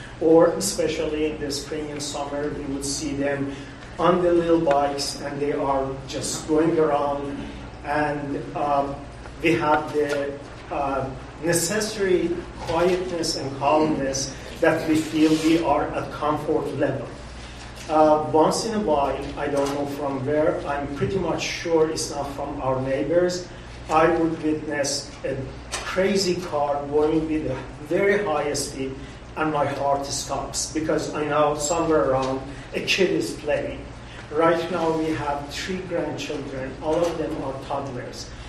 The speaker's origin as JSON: {"language": "English", "region": "New York", "country": "United States", "said": "we thought we are going to die out of getting bored in the middle of nowhere because we are coming from New York."}